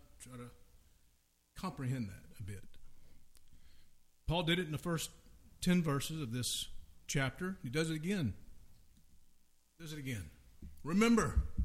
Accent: the South, United States; I grew up in the South, lived it and grew it up with it.

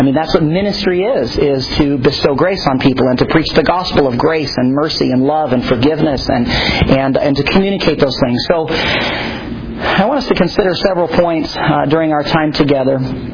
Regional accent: Minneapolis, Minnesota, United States; I grew up in Pastor Monty's youth group in Minneapolis

